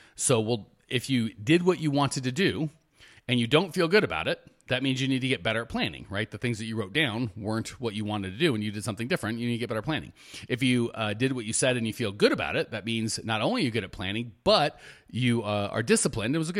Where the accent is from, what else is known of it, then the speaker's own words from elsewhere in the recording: Phoenix, Arizona, United States; We rented another even bigger, even fancier mansion right here in my hometown, Phoenix, so I don't have to travel.